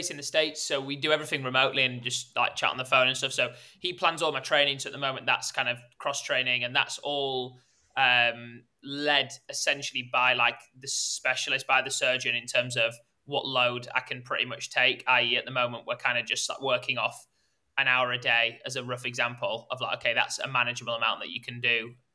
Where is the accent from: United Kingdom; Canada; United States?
United Kingdom; Leeds, Yorkshire and the Humber; now in Cambridge, United Kingdom; I'm based in Cambridge at the moment, run for Cambridge and Coleridge. I'm originally from Leeds.